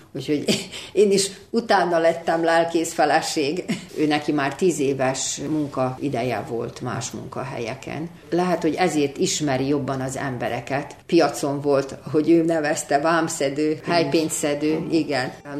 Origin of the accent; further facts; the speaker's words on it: Subotica, Vojvodina, Serbia; Tudják azt, hogy mi ugye Szabadkáról jöttünk, én magyar középiskolába, magyar gimnáziumba jártam.